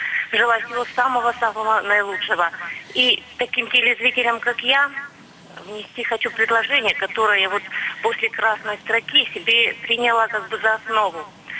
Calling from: Kislovodsk, Stavropol Krai, Russia; Здравствуйте, я звоню из Кисловодска.

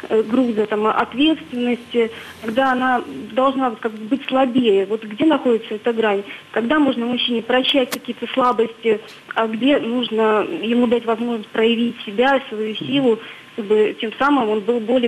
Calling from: Saint Petersburg, Russia; Я звоню из Петербурга.

